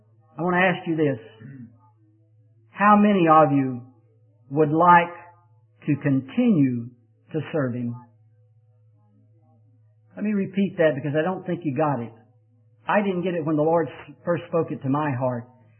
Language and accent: English; Texas, United States; because I'm from Texas too